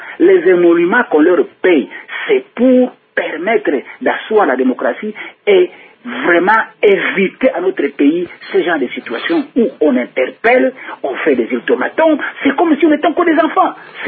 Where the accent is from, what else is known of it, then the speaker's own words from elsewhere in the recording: DR Congo; je voudrais quand même dire quelque chose en tant que Congolais